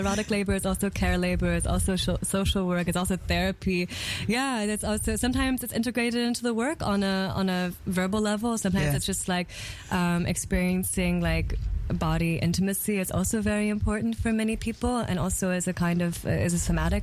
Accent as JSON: {"language": "English", "country": "United States", "lives_now": "Berlin, Germany", "said": "I was living in Berlin before, and I'm from the States."}